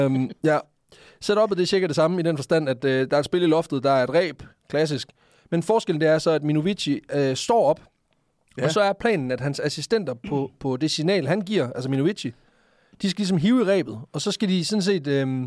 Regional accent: Hornslet, Central Denmark Region, Denmark; i Æblehaven i Hornslet, hvor jeg voksede op.

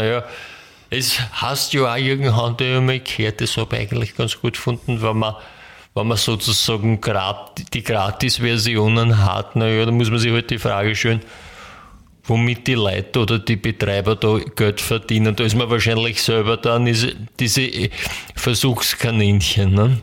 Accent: Austria; bei uns in Österreich ist es halt, wenn du Pech hast, schon sehr kalt in der Woche.

